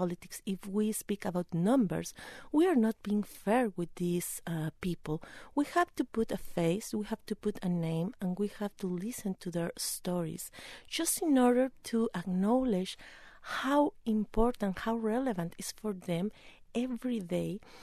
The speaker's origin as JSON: {"language": "English", "country": "Mexico", "moved": "as an adult", "lives_now": "Los Angeles, United States", "said": "I'm originally from Mexico. I moved to Los Angeles 11 years ago"}